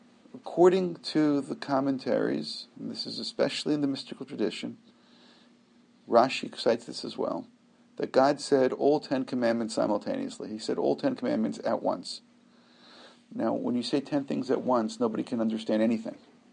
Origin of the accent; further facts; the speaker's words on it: Brooklyn, New York, United States; I remember when I was growing up in Brooklyn, that there are certain Jews who would call them three-day-a-year Jews.